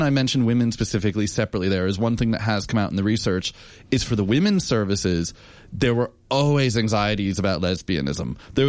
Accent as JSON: {"language": "English", "country": "United States", "tie": "born or raised there", "lives_now": "Australia", "said": "I grew up in the US, but I've lived in Australia the last 13 and a half years. I'm a dual citizen, but the accent doesn't go away."}